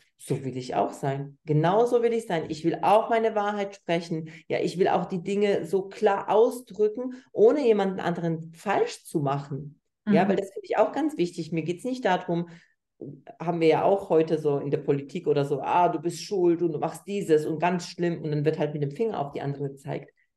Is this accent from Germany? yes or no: no; Poland; also ich komme ursprünglich aus Polen Und ich habe es gelernt, sehr stark angepasst zu sein.